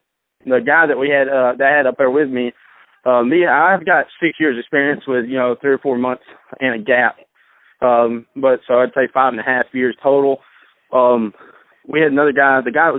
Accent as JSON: {"language": "English", "town": "Nashville", "region": "Tennessee", "country": "United States", "said": "I'm from Nashville, Tennessee."}